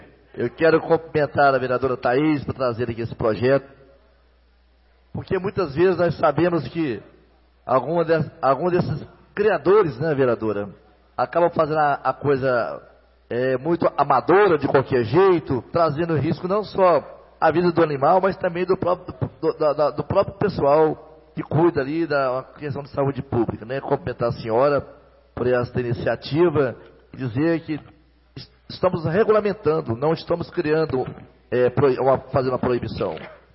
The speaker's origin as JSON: {"language": "Portuguese", "town": "Goianésia", "region": "Goiás", "country": "Brazil", "tie": "born or raised there", "said": "a questão do centro de zoonose em Goianésia. A situação é minha terra, é minha cidade"}